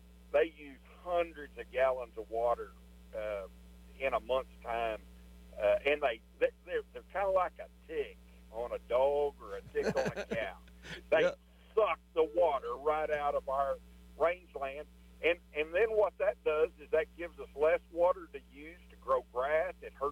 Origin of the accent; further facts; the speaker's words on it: Texas, United States; I remember growing up in the Texas Panhandle as a kid.